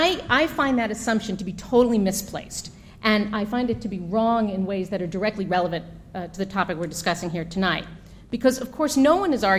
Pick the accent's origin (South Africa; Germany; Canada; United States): United States; Maybe that's because I'm American